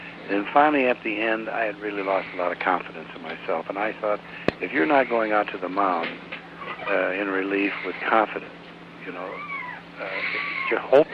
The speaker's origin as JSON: {"language": "English", "region": "Minnesota", "country": "United States", "tie": "born or raised there", "said": "I always, as a kid growing up in Minnesota, I loved baseball and football, and the Gophers were my team"}